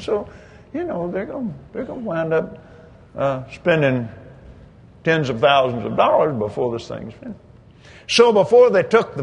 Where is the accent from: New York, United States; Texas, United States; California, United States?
Texas, United States; When I was a little kid growing up in that Sunday school there in my hometown out in West Texas, I hated that place.